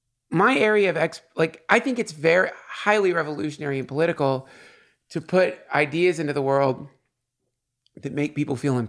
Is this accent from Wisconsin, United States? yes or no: no; St. Simons Island, Georgia, United States; I grew up in St. Simons Island, Georgia, or I spent my childhood there, and I go back there sometimes